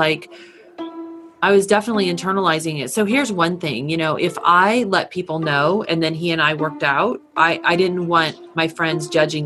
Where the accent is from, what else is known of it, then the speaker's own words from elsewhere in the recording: California, United States; born there; So I was born in California.